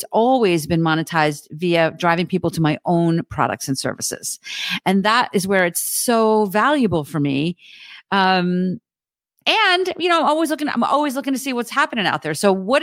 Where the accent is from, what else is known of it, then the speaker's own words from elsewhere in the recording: New Jersey, United States; You know, I talk 100 miles an hour. I'm from New Jersey.